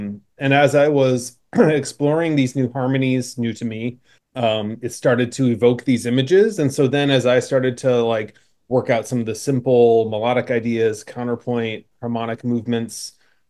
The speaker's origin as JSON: {"language": "English", "region": "Indiana", "country": "United States", "tie": "born or raised there", "said": "there was a strong Suzuki program in my hometown in Indiana. So I was surrounded by other people with a lot of musical interest. I grew up in the Mennonite church as well."}